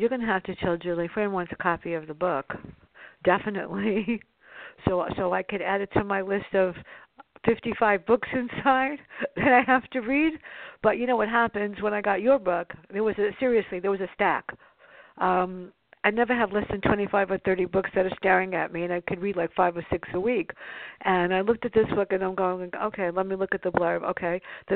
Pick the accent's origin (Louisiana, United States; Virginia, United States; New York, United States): New York, United States; Bronx; it was about my sister and our antics growing up in the South Bronx.